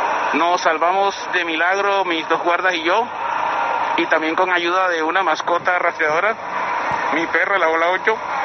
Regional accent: San Andrés, San Andrés and Providencia, Colombia; Yo soy de San Andrés Islas.

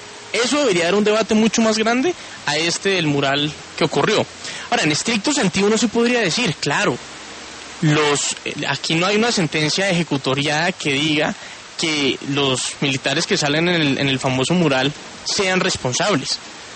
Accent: Colombia

